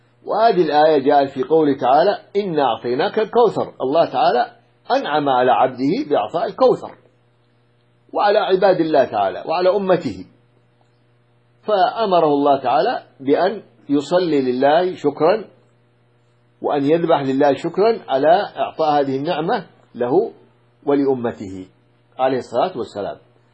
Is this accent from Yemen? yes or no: yes; Yemen; وهكذا في بعض القبائل عندنا في اليمن